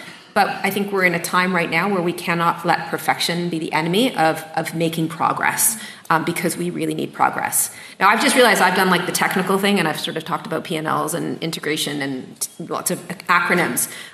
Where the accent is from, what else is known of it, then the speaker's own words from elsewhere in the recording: Canada; Now, I am a Canadian